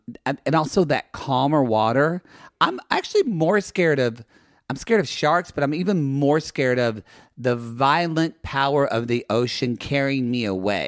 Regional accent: Oklahoma, United States; I'm from Oklahoma, landlocked state.

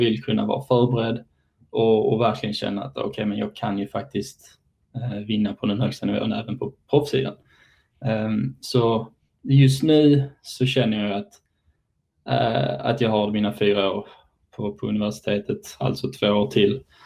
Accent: Eslöv, Skåne, Sweden; now in Texas, United States; Jag kommer från Eslöv. Jag gick uppfostrad i Eslöv, född och uppvuxen. Gick gymnasium i Helsingborg, riksidrottsgymnasiet i Helsingborg.

